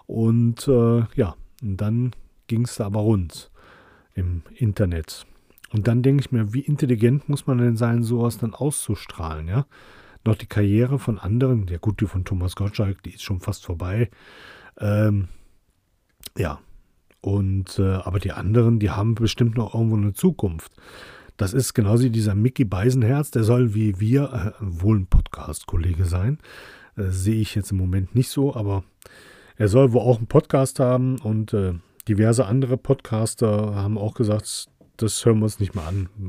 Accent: Germany; Und wir können ja auch nichts dafür, dass wir Deutsche sind. Ja, wir hatten einfach Glück. Wir sind Deutsche. Ich bin nicht ganz so blond und ganz so blauäugig. Ich sehe aus wie ein vergrauter Italiener.

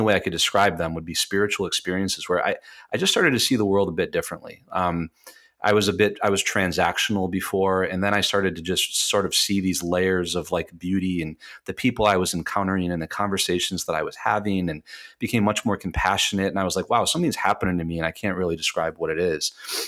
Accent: Michigan, United States; watching the Detroit Lions football game, because I'm from Michigan, and I knew that I was leaving.

